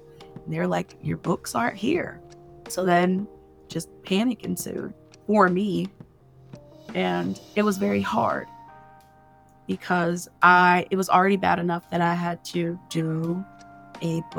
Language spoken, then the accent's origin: English; the South, United States; I'm a Southerner, so I have to go see the people who's going to be hosting me